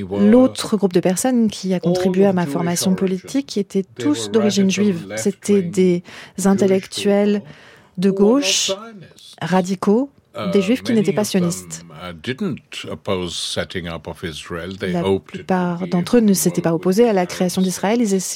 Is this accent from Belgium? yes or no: no; Lahore, Punjab, Pakistan; Je suis né à Lahore. J'y ai passé les plus belles années de ma vie. Lahore, qui est ensuite devenue une ville pakistanaise, et sur ce domaine familial.